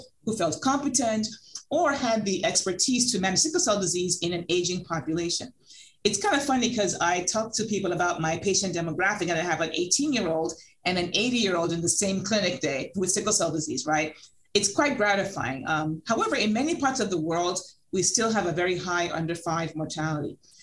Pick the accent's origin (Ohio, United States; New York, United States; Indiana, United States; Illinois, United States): New York, United States; So growing up in New York and training in New York and New Jersey, there was a lot of sickle cell disease in those large cities